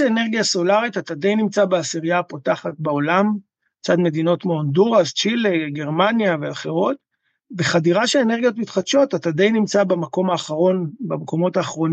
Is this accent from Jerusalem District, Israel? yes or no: yes; Jerusalem, Jerusalem District, Israel; אז אני בירושלים, אני ירושלמי, משפחה ותיקה בירושלים, 17 דורות